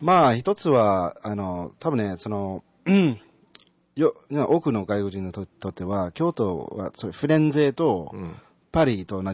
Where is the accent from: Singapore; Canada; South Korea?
Canada; Toronto, Ontario; also born or lived in Vietnam; now in Kyoto, Japan; その先にカナダ行って、はい、で、カナダの時は、小中で高校で、大学もカナダ一応行って、で、大学の時に、1年、コペンハーゲンで留学しました。